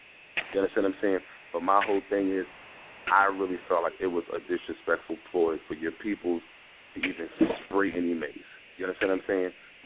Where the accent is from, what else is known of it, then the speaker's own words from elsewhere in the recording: Bronx, New York, United States; I'm born and raised in the Bronx.